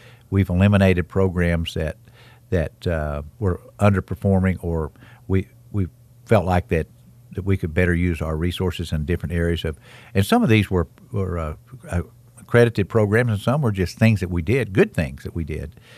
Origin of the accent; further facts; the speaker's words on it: United States; I grew up on Brushy Creek. We had a strong African-American community. We didn't know there was any issues until I left and went off to college.